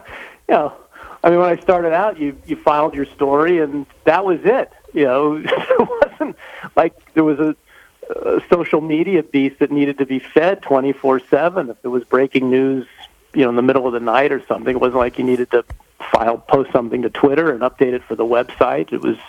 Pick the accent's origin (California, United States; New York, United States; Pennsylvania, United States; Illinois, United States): California, United States; Los Angeles; growing up in the Los Angeles area.